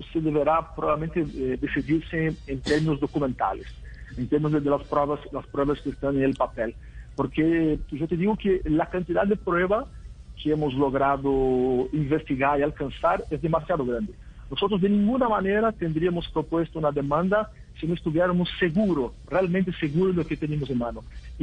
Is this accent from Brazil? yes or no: yes; Brazil; Buenas tardes, yo soy brasileño.